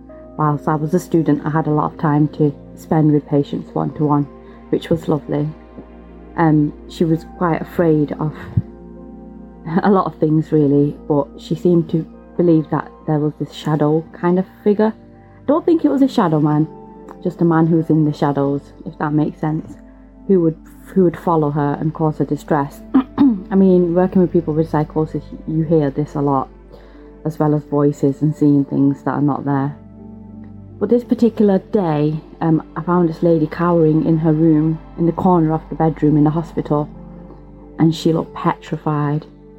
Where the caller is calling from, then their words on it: Manchester, North West England, United Kingdom; I'm calling from Manchester in the UK.